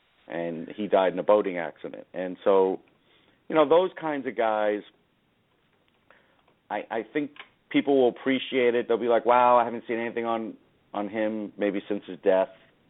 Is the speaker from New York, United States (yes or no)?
yes; Long Island, New York, United States; Dr. J, who I grew up idolizing on Long Island